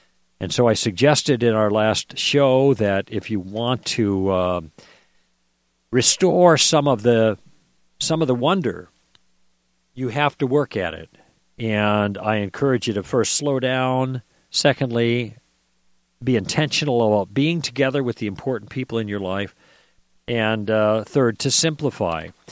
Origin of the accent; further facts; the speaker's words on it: Chicago, Illinois, United States; a really magical time around Christmas growing up in Chicago with a fairly large family.